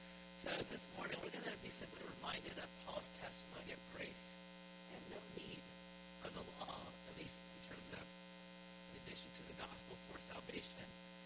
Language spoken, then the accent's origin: English; East Coast, United States; We're from the East Coast, right?